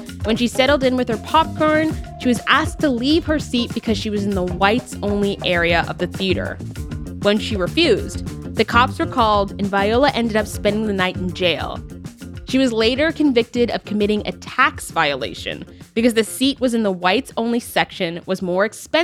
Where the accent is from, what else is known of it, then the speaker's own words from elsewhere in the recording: Canada; So I know about her because I'm Canadian